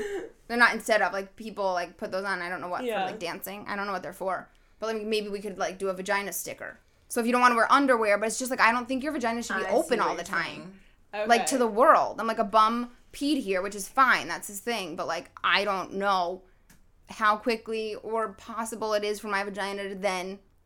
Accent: New York, United States; And, like, I grew up in New York, mind you. So, like, sitting on the subway.

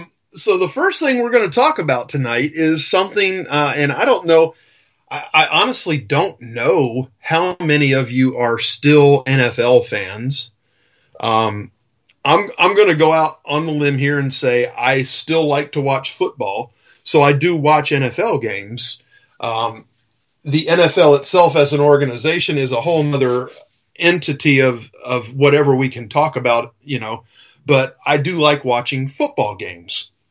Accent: Miami, Florida, United States; But this is what really got to me, and it got to me more because I'm from Miami.

